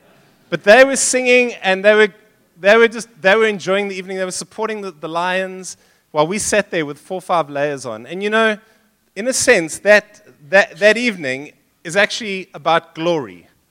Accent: England, United Kingdom; but I'm an Englishman

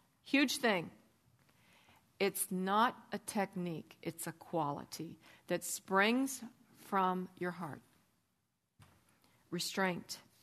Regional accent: Montana, United States; I'll never forget growing up in Montana when I was tiny.

